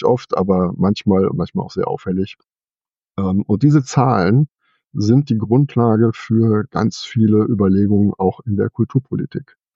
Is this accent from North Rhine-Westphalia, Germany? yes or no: yes; Kleve, North Rhine-Westphalia, Germany; die meine Heimatstadt Kleve, die Stadthalle bespielt hat, hätte ich in meinem Leben vor meinem 18. Lebensjahr, als ich ins Studium ging, nie irgendwas gesehen.